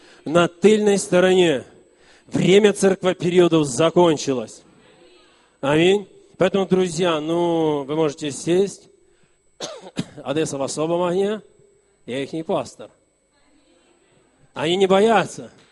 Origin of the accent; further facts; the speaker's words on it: Moldova; я человек с Молдавии. Я родился в деревне, где нету села, ну, нету асфальта. Село не асфальтированное.